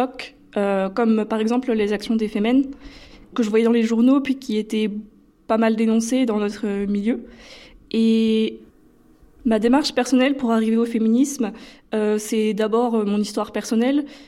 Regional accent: Versailles, Île-de-France, France; j'ai grandi à Versailles dans une famille catholique traditionnaliste, un milieu assez particulier.

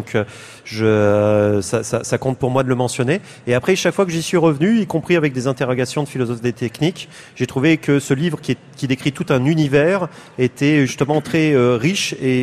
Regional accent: Algeria; born there; Alors, je suis né en Algérie

